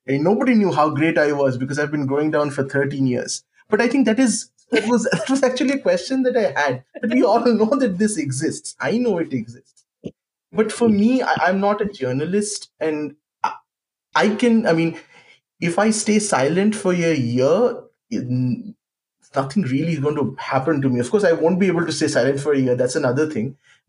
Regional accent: Kolkata, West Bengal, India; because I grew up in Calcutta

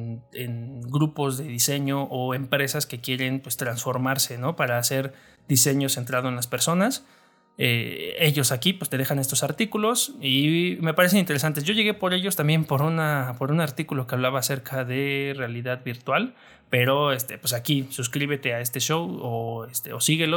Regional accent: Mexico; en mi país todavía, en México, todavía no está disponible

